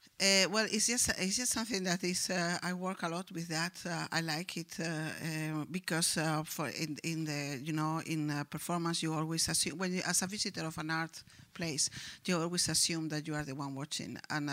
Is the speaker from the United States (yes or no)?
no; Spain; They also thought it was a bit colonial because I was coming from Spain, and that was a bit, that hurt a lot